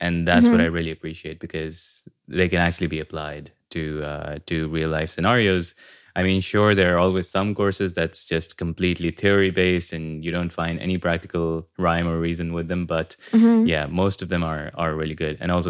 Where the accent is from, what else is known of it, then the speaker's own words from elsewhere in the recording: Pakistan; English is a second language; moved away as an adult; also born or lived in Turkey; now in Germany; I'm from Pakistan originally. I spent about 6 years in Turkey before this, where I did my bachelor's. And then this was sort of the natural next step for me to come to Germany.